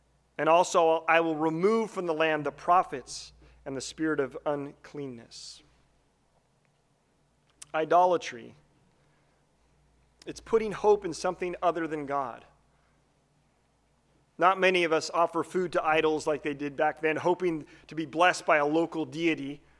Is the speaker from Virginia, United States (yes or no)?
no; Livermore, California, United States; I grew up in Livermore, California, and there was this fountain in the middle of the town